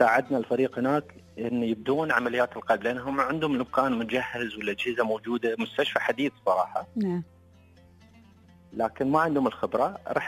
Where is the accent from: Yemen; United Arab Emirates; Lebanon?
United Arab Emirates; وحتى نستضيفهم عندنا في الامارات